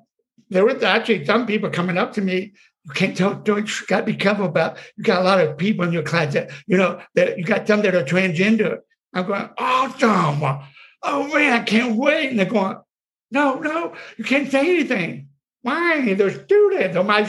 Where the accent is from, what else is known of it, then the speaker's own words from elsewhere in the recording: the South, United States; I grew up in the South, okay? I grew up, I still do.